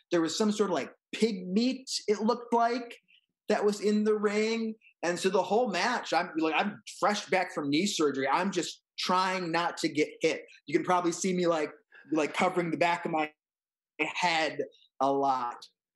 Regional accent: Michigan, United States; I'm from Michigan.

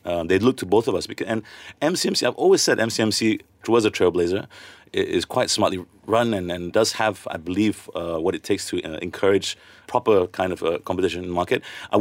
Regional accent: Kuching, Sarawak, Malaysia; You know, I remember growing up in Kuching, there was one big Standard Chartered building there. And we were concerned, why would Standard Chartered come to Kuching? Mm-hmm. You know, Borneo, the land of the headhunter. We were a far-flung place.

